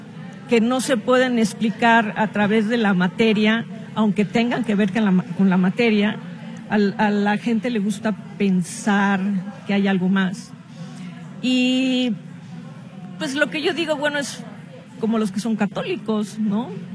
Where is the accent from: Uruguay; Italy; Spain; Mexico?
Mexico; Veracruz; soy de Veracruz